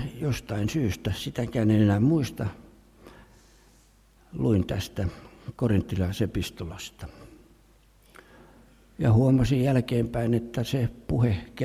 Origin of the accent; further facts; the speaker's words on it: Helsinki, Uusimaa, Finland; Ja minähän olin helsinkiläinen, siis … asuivat Helsingissä. Kaikki kouluni olen käynyt Helsingissä ja olen jonkinlainen stadin kundi, linjojen kasvatti, Sörkän sälli